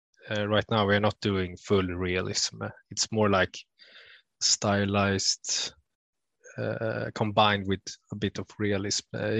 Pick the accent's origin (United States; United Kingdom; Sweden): Sweden; from Sweden